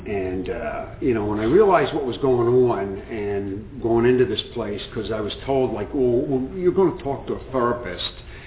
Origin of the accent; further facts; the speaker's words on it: San Francisco, California, United States; I was raised in the San Francisco area back in the mid-60s.